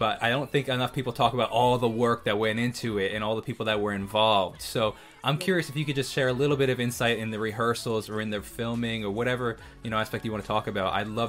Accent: New York, United States; I'm from New York, based in New York right now

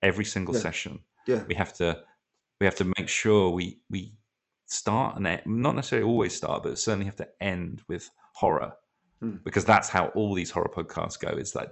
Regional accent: United Kingdom; We're British.

